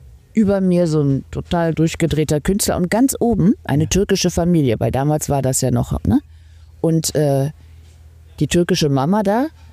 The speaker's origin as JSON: {"language": "German", "region": "Berlin", "country": "Germany", "tie": "born or raised there", "said": "Ich bin halt, ich bin in Wilmersdorf geboren"}